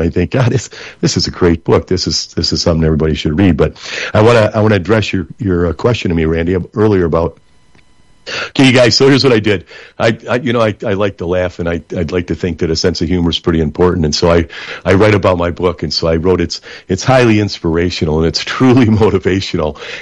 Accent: Flint, Michigan, United States; he's from my hometown, Flint, Michigan.

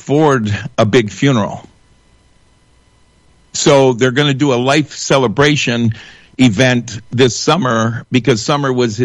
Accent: Shelby, Michigan, United States; also born or lived in Pontiac; I was born and raised on Helene Drive. They brought me home from St. Joe's Hospital in Pontiac, Michigan, to Helene Drive near 23 in Shelby.

